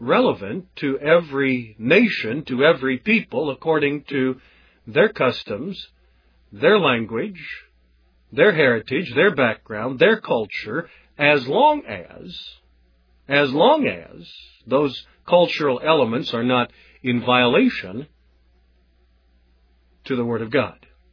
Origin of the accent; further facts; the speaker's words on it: United States; I am an American. I don't see any need to overthrow the American culture.